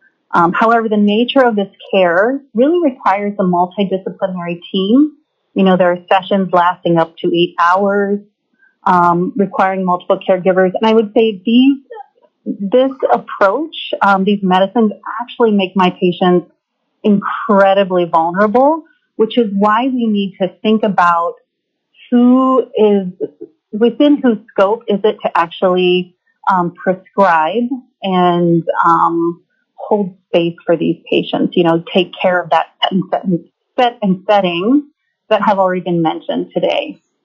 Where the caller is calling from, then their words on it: Anchorage, Alaska, United States; I'm calling in from Anchorage, Alaska.